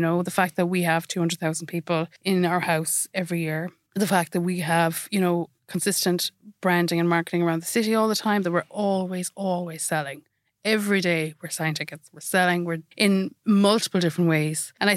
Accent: Munster, Ireland; I am from down the road in Kerry, which I'm reminded of on a daily basis while I'm in Cork.

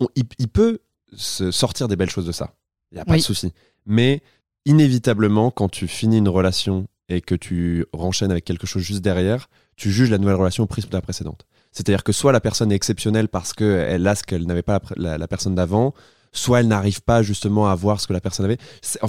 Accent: Tours, Centre-Val de Loire, France; Non, je viens de Tours.

